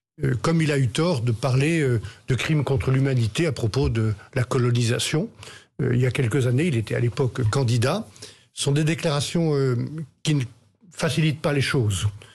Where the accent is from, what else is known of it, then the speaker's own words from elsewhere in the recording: France; Il y a des attentats de tous les côtés, chez nous, en France, en Algérie